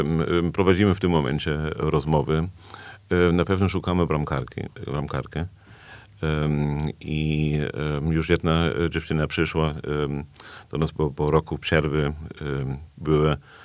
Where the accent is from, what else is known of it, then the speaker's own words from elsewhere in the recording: Germany; Polish is a second language; jestem Niemcem, nie? Boateng urodził się 5 kilometrów od mojego mieszkania.